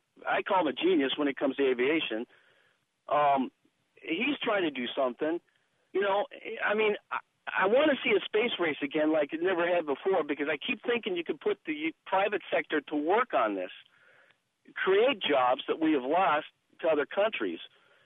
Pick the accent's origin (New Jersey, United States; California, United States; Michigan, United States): California, United States; Lancaster; I grew up with it. I'm originally from Lancaster, California.